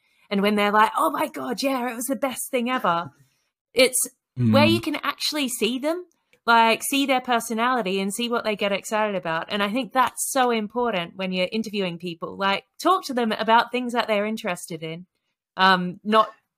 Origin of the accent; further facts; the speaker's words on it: Australia; and I'm originally Australian.